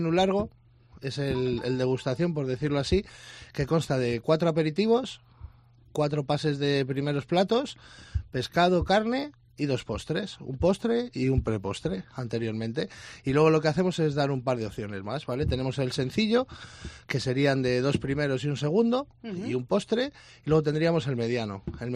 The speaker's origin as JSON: {"language": "Spanish", "town": "Segovia", "region": "Castile and León", "country": "Spain", "said": "le metemos unos chicharrones dulces de Segovia, de mi tierra"}